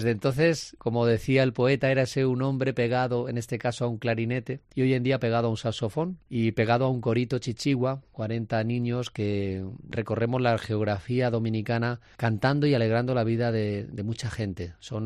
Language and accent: Spanish; Herencia, Castilla-La Mancha, Spain; he estado en mi pueblo, en Herencia, a los cuales le mando un saludo a todos los herencianos